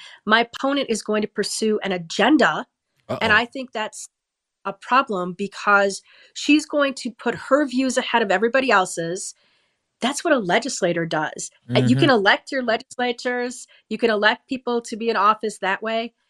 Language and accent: English; Wisconsin, United States; So my credentials start with I was born and raised in Wisconsin